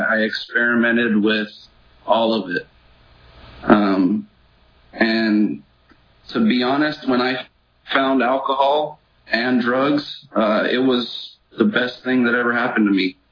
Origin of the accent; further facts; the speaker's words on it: Visalia, California, United States; I'm from Visalia. I was born and raised here.